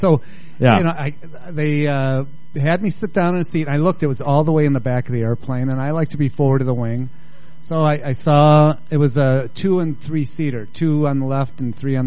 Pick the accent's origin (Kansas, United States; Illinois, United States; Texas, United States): Illinois, United States; Chicago; also born or lived in New York; and New York was a great town, but I'm certainly happy to be back in Chicago.